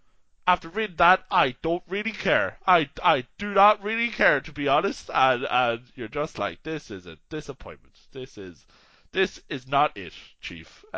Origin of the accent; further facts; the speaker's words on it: Ireland; I'm Irish